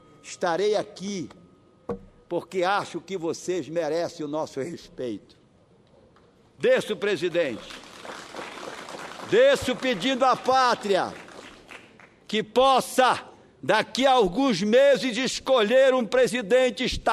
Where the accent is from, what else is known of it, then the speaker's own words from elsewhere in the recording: Brazil; E eu tenho o dever, como brasileiro, de mostrar ao Brasil e ao meu Estado como se encontra a minha nação.